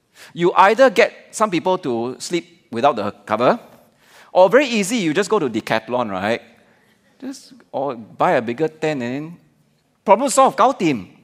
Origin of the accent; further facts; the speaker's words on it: Singapore; I just happen to go over there to say, hello, I'm a Singaporean, do you need help?